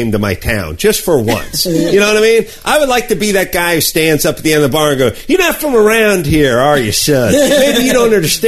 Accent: North Hollywood, California, United States; By the way, as a local, you know, I'm from North Hollywood. I'm from here.

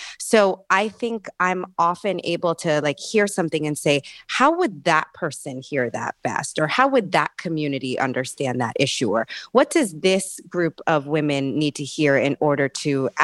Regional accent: New York City, New York, United States; You know, I come from New York City

